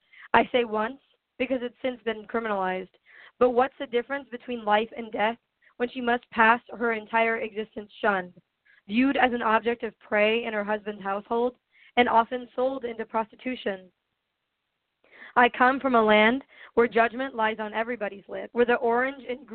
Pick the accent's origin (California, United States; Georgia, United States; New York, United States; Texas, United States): Georgia, United States; Johns Creek; I'm from Johns Creek, Georgia.